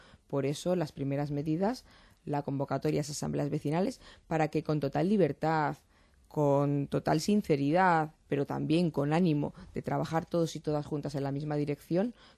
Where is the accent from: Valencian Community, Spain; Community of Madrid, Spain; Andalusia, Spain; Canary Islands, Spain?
Community of Madrid, Spain; Getafe; mi pasión absoluta es Getafe, es mi pueblo, como yo uh-huh. lo llamo.